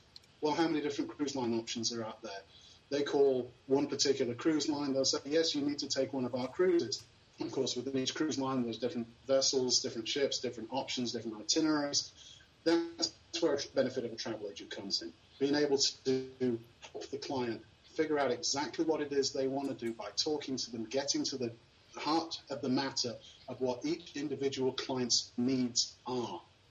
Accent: England, United Kingdom; now in United States; I grew up in Europe, in England specifically

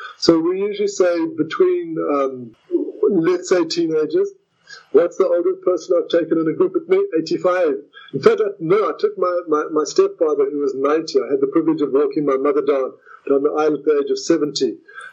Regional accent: South Africa; accent: South African; now in United States; I don't practice being a South African. I am one. I don't practice my accent, and I didn't buy it at Walmart.

